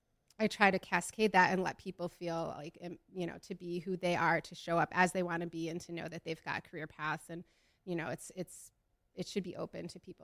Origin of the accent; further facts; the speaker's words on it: Midwest, United States; I'm from the Midwest. I just like am who I am.